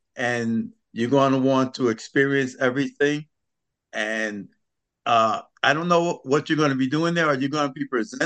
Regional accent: Bronx, New York, United States; I grew up in the South Bronx, so I know quite a bit about, you know, fighting to survive.

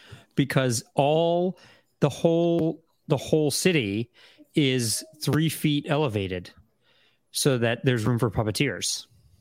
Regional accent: Peabody, Massachusetts, United States; so my parents have very thick Boston accents

